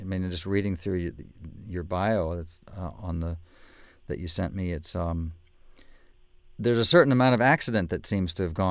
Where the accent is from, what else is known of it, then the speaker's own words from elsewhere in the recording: Pennsylvania, United States; Yeah, from my home state of Pennsylvania.